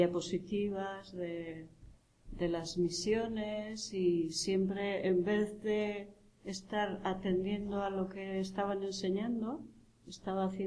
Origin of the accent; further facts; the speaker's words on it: Basque Country, Spain; Yo soy vasca. En esos años, los años 60, 70, fueron años muy tremendos en el País Vasco.